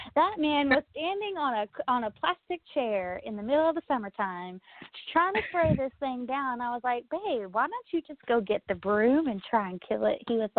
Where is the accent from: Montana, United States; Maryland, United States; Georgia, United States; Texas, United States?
Texas, United States; We're from the Dallas-Fort Worth area of Texas.